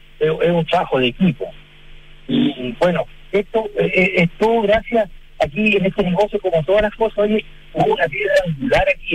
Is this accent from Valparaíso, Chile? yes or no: no; Santiago, Santiago Metropolitan Region, Chile; Oye, pero es que yo soy un santiaguino. Sí, yo no quería vivir en otro lado que no sea Santiago.